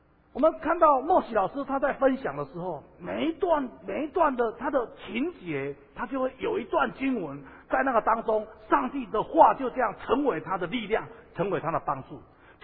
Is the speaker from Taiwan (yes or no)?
yes; Taiwan; 表示我们台湾人真的不容易说我爱你啊